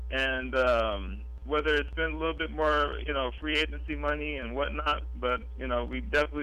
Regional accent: West Coast, United States; I'm from the West Coast

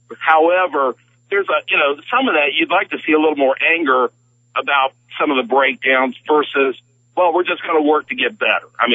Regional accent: Ohio, United States; born there; was born in Ohio, so I hate this. I was born into a Bengals, Browns, Cincinnati Reds family, and everything out of Pittsburgh was nasty.

